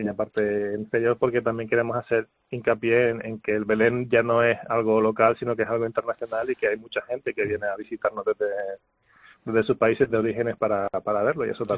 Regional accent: Canary Islands, Spain; Lo somos todos los canarios y a celebrarlo juntos.

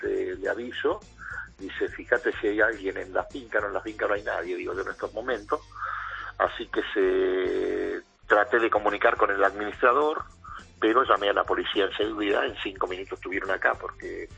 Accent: Rosario, Santa Fe, Argentina; De tierra de crack, rosarino, de Rosario, de Santa Fe.

